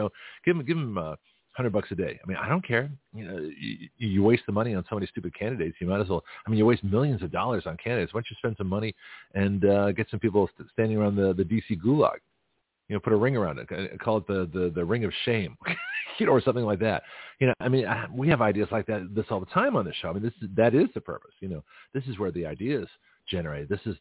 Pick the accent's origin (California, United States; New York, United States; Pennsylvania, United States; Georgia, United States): California, United States; San Francisco; now in Milton, United States; So here I am from San Francisco.